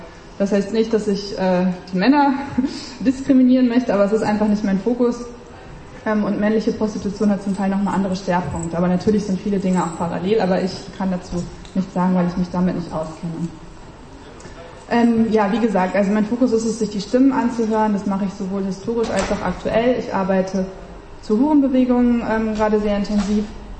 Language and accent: German; Düsseldorf, North Rhine-Westphalia, Germany; Ich komme aus Düsseldorf